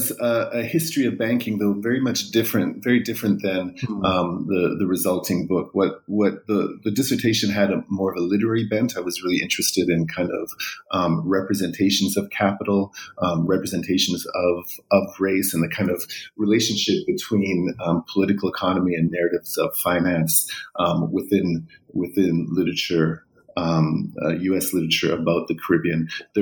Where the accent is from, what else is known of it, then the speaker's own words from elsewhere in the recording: Vancouver, British Columbia, Canada; Before that, I was raised in Vancouver, went to Simon Fraser University there, and spent a little bit of time flitting around writing and editing before I returned to graduate school.